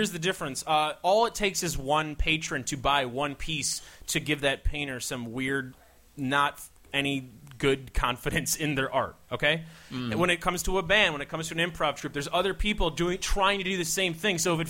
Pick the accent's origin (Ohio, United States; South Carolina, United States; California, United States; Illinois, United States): Illinois, United States; Chicago; Okay, I am from Chicago.